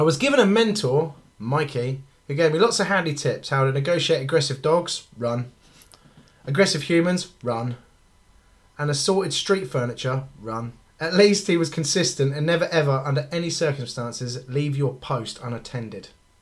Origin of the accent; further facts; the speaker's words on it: Cambridge, East of England, United Kingdom; I know I come from Cambridge where cycling is practically genetic